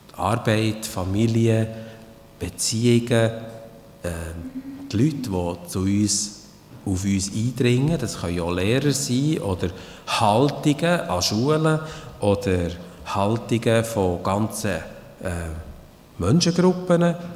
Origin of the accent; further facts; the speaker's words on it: Switzerland; wir sind Schweizer, oder?